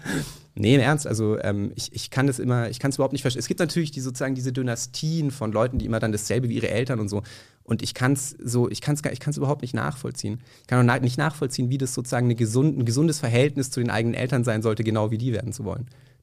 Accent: Nuremberg, Bavaria, Germany; Ich komme aus Nürnberg ursprünglich.

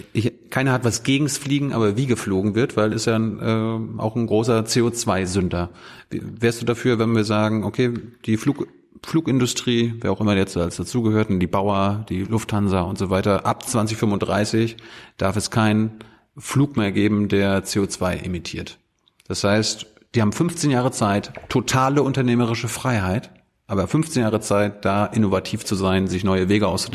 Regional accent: Mecklenburg-Vorpommern, Germany; Ich komme aus MacPom

